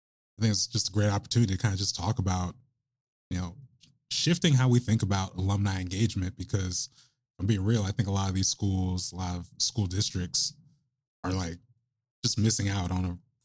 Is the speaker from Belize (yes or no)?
no; Lake Oswego, Oregon, United States; So I do some work with Respond to Racism Lake Oswego in my hometown